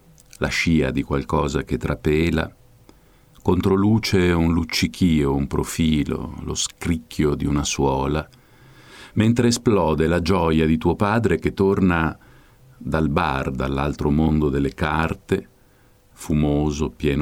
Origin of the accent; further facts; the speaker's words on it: Modena, Emilia-Romagna, Italy; perché io da modenese, frequentatore dell'ippodromo anche di Bologna